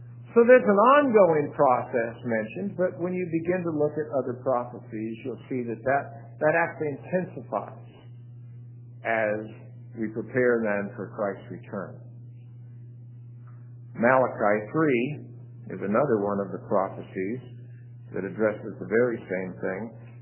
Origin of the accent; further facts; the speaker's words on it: Butte, Montana, United States; I grew up in Butte, Montana, where Berkeley Pit was the largest copper pit in the United States